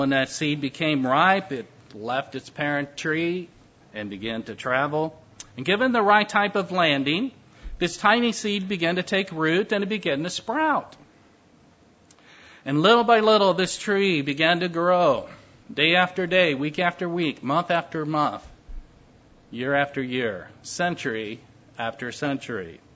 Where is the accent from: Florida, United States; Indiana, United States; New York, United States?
Indiana, United States; I come from Indiana, and we're pretty much opposed to Kentucky basketball.